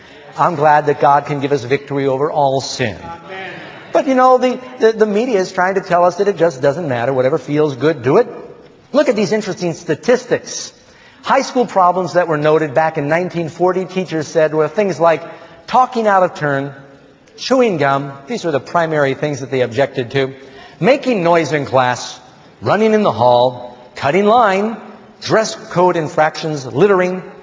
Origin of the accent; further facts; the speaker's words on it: Manhattan, New York, United States; also born or lived in Burbank; I was born in Burbank, but I ended up growing up in Manhattan. But I was in first, second grade in California.